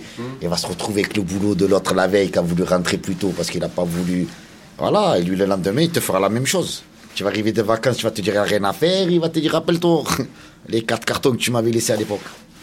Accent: Marseille, Provence-Alpes-Côte d'Azur, France; j'ai 44 ans. Mais je suis un pur Marseillais.

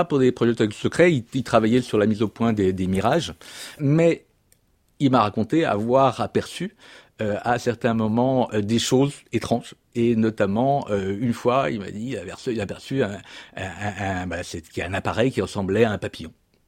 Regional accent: France; born there; also born or lived in Alamogordo, United States; je suis né en France, mais j'ai passé une partie de mon enfance justement à Alamogordo, à côté des Wild Sands

